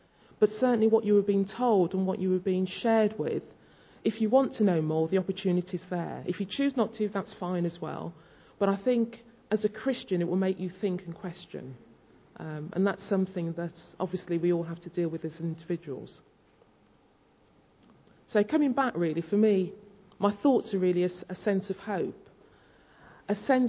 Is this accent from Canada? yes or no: no; Birmingham, West Midlands, United Kingdom; I grew up in Birmingham, you know, back in the 60s, multicultural.